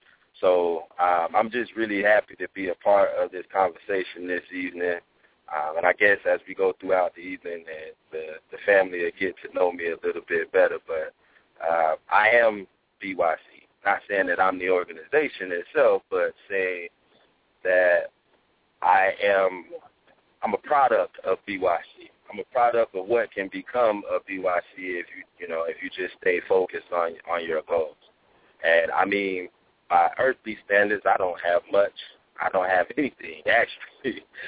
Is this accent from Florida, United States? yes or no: yes; Pompano Beach, Florida, United States; now in Tampa, United States; I'm from Pompano Beach, Florida. I moved out to Tampa, Florida a little over 2 years ago